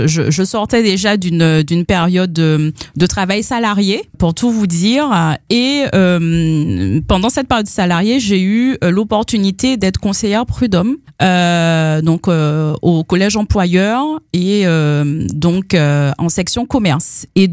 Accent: Martinique, France; je suis une Martiniquaise vraiment ancrée à mon territoire.

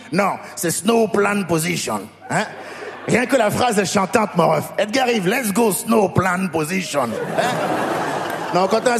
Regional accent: Benin; born or raised there

